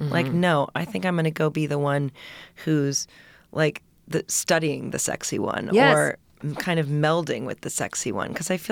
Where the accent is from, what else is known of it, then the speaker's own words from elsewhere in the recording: Port Townsend, Washington, United States; which was shot in my hometown, Port Townsend, Washington.